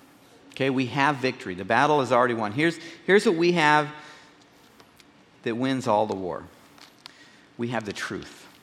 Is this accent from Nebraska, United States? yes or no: yes; Nebraska, United States; Now, I'm not Italian, and I'm from Nebraska. We don't have a really good mafia program there to give me a head start.